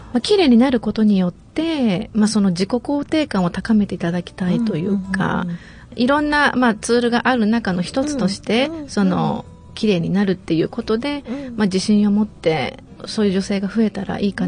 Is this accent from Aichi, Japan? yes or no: yes; Higashiura, Aichi, Japan; 愛知県の東浦町ってところになります。